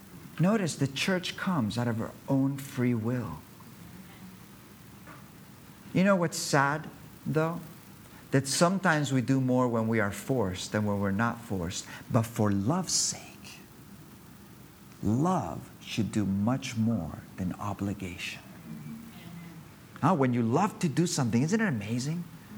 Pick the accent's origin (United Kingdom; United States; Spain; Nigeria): Spain; Cala Rajada, Balearic Islands; English is a second language; I'm from Cala Rajada. I was working there in bars